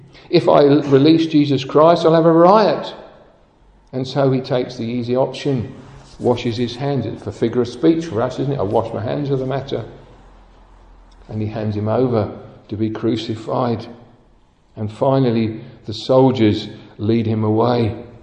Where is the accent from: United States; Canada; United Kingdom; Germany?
United Kingdom; You know how we would have hated that as proud British